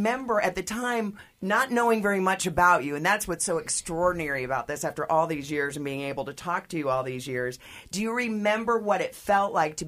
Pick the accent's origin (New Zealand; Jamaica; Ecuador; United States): United States; Atlanta, Georgia; I mean, I grew up here in Atlanta.